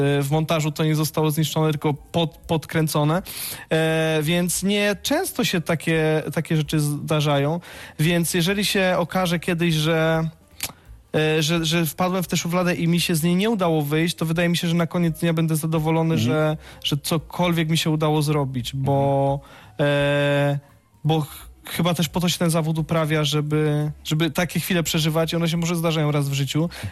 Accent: Wadowice, Lesser Poland, Poland; moved away; Chciałem studiować aktorstwo, więc wyjechałem z Wadowic, ale też chciałem wyjechać z Wadowic.

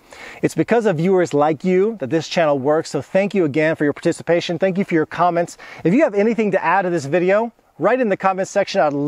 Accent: Texas, United States; let me switch over to some of the things I really don't miss about growing up in Texas.

